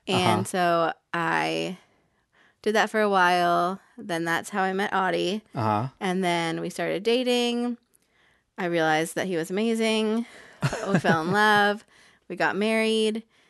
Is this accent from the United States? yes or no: yes; Folsom, California, United States; also born or lived in Placerville; I was born in Northern California in Placerville